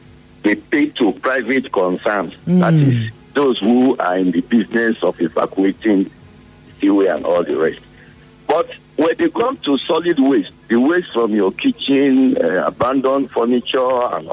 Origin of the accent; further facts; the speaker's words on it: Port Harcourt, Rivers, Nigeria; I grew up in Port Harcourt. I was born and bred here.